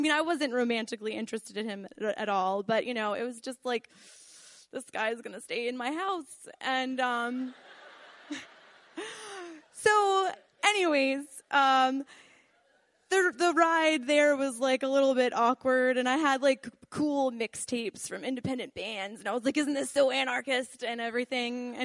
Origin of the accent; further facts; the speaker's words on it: Baltimore, Maryland, United States; oh, yeah, I'm from Baltimore, you know, doing a reading in Philadelphia.